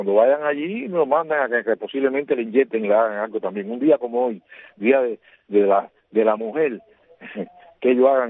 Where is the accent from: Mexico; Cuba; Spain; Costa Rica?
Cuba; Carlos Rojas, Matanzas; porque nosotros somos de Carlos Rojas